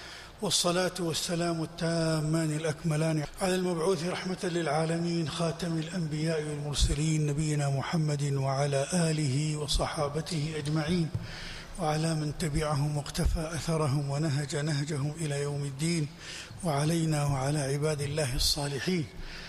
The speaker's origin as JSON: {"language": "Arabic", "town": "Jeddah", "region": "Makkah Province", "country": "Saudi Arabia", "said": "أخبرت زوجتي بأني ذاهب إلى الطائف وأنا من جدة"}